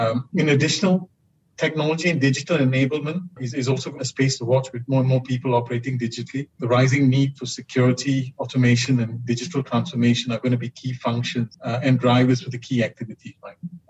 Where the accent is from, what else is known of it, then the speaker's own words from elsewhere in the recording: Malaysia; being Malaysian